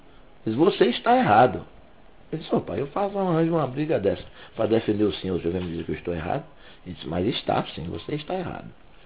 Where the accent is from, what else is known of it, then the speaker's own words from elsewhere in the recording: Antônio Cardoso, Bahia, Brazil; Nós somos de Antônio Cardoso e meu pai foi lavrador a vida inteira.